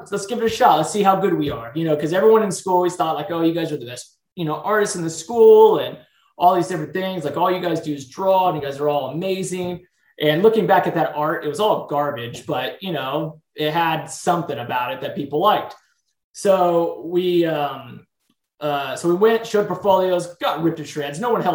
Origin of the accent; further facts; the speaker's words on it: San Diego, California, United States; I'm in San Diego at this time. I grew up in San Diego, California